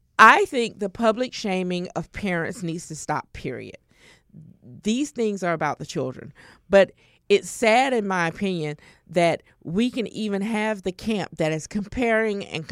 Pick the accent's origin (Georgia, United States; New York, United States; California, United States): Georgia, United States; Because I grew up in Georgia and I go to Florida a lot and went all through my childhood.